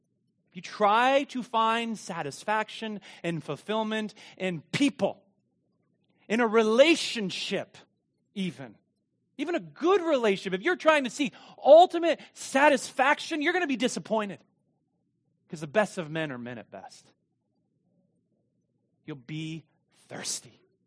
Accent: Meade, Kansas, United States; Where I grew up in Meade, Kansas, we had a lake.

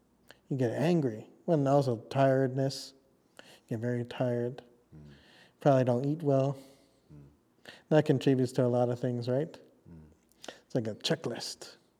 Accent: British Columbia, Canada; This is Kwatlin. I am from Kwatlin.

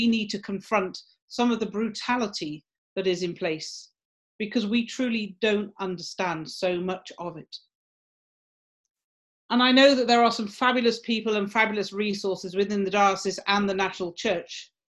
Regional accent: United Kingdom; As a British person, I'm very obvious, and it's very obvious just in the way I speak, that I carry that heritage of British colonialism with me.

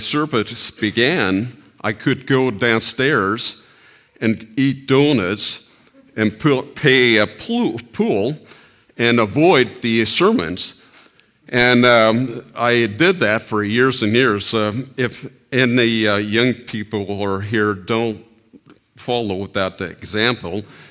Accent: Colorado, United States; But before that, I spent my life growing up in Colorado in the church.

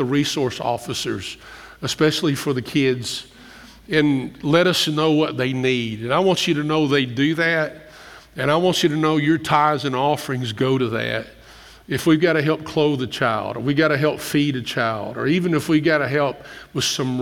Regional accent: Summersville, West Virginia, United States; There's a guy I grew up with in Summersville.

